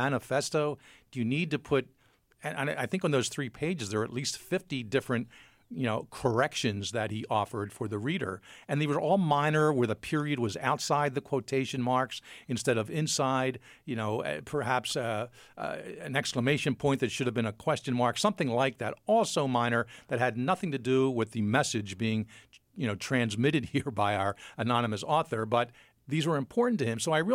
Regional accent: Philadelphia, Pennsylvania, United States; And I said, actually, no, I'm from Philly. But then it hit me, darn, I think we do say water in Philly

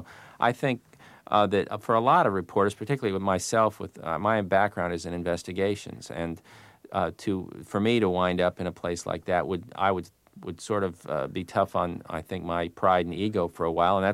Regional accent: Florida, United States; Well, I got to say that when in Florida, growing up in Florida and seeing it's a place of immense beauty

